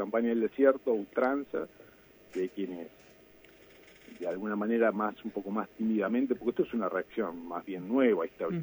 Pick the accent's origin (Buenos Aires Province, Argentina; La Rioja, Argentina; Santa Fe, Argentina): Buenos Aires Province, Argentina; La Plata; La Plata es la ciudad donde yo vivo, donde yo nací